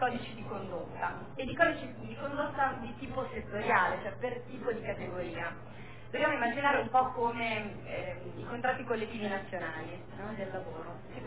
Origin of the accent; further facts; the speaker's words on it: Bologna, Emilia-Romagna, Italy; sono un avvocato, vengo da Bologna, dove abito ed esercito la mia professione.